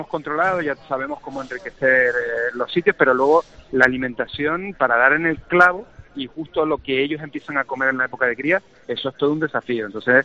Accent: Canary Islands, Spain; que la mayoría son canarios, somos canarios, tiene más de 40 años de experiencia

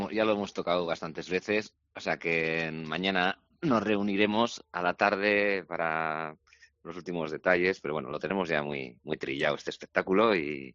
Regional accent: Bilbao, Basque Country, Spain; siendo bilbaíno

